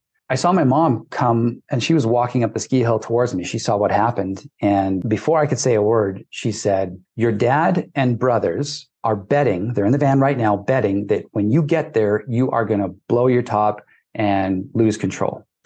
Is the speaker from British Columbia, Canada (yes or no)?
yes; Vancouver, British Columbia, Canada; also born or lived in Idaho / Hawaii / Utah; I grew up in the Vancouver, British Columbia area, and I did my university and schooling down in the States, in Idaho, Hawaii, and Utah.